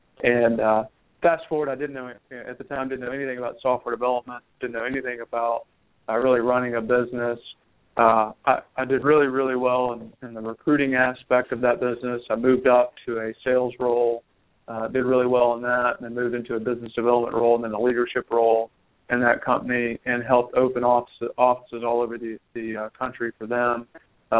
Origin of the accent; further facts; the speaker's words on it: Nashville, Tennessee, United States; Well, I'm from Nashville, Tennessee, and I graduated from Vanderbilt University here in Nashville, Tennessee.